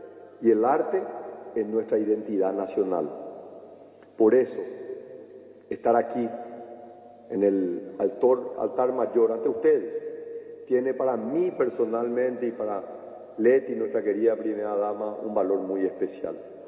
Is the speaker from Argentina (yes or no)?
no; Paraguay; nos inspira a valorar quiénes somos como paraguayos